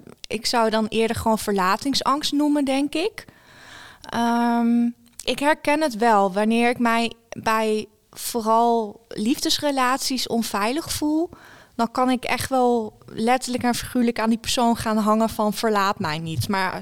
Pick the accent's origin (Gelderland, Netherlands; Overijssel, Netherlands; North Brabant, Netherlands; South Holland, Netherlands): Overijssel, Netherlands; Kampen; Ik ben opgegroeid in Kampen.